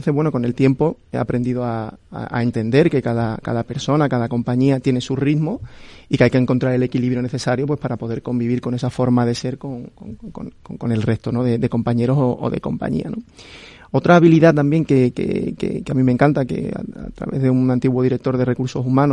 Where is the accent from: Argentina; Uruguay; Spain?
Spain; El Puerto de Santa María, Andalusia; yo soy de Cádiz, del puerto de Santa María.